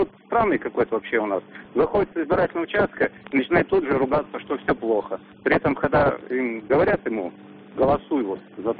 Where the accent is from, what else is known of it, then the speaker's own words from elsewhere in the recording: Perm, Perm Krai, Russia; Я из Перми.